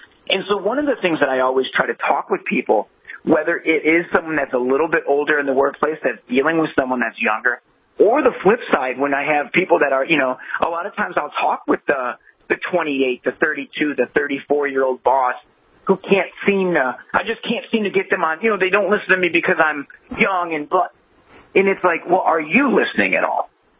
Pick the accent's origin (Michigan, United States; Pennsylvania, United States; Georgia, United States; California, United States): Michigan, United States; Detroit; You know, I'm originally from Detroit. And so a lot of the guys that I grew up with, you know, their parents, you know, they were people that worked at GM and they worked at Ford and they worked in the plants.